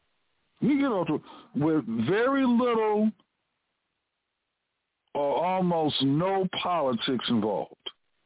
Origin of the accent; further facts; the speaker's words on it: Washington, District of Columbia, United States; also born or lived in South Florida / New Orleans; I grew up predominantly in Washington, D.C., not all the time because I went to boarding school in South Florida for 3 years and then lived with my grandparents in New Orleans for another year.